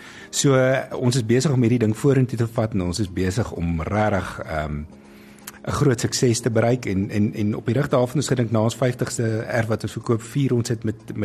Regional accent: Western Cape, South Africa; Ek kom van die Kaap af, soos ek daar is, elke keer voel ek op vakansie is.

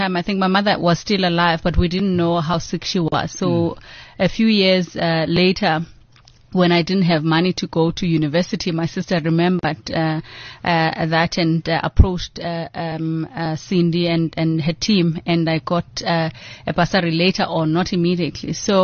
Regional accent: Mthatha, Eastern Cape, South Africa; I come from the Eastern Cape, born and bred in Mthatha. And I'm a sixth child and the last born.

